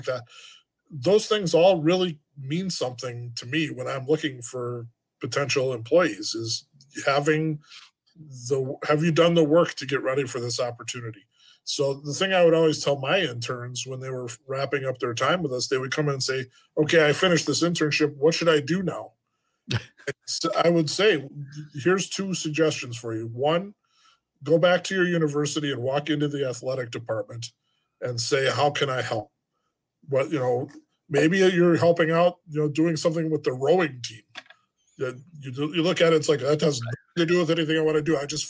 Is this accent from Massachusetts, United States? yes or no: no; Milwaukee, Wisconsin, United States; It came back to, well, I love Milwaukee. I love my hometown. I love the people I work with. My family's all here.